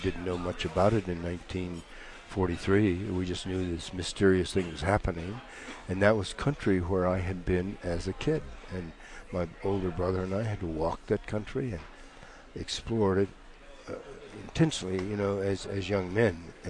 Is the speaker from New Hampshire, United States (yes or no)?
no; Ohio, United States; born there; I was born in Ohio.